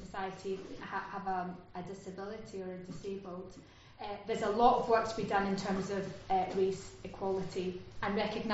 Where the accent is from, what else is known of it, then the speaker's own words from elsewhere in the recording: Glasgow, Scotland, United Kingdom; you know, where are you from? From Glasgow. No, but where are you really from? Happens all of the time. And then you keep saying, I'm from Scotland.